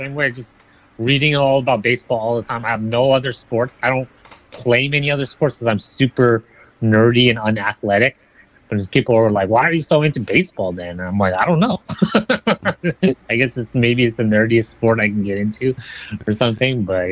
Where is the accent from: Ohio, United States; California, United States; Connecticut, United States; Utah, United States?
California, United States; San Diego; I grew up in San Diego. Recently, I've been in the Bay Area, so I lived in the Bay Area for about 5 years, and just like maybe 3 weeks ago-ish, moved back to San Diego.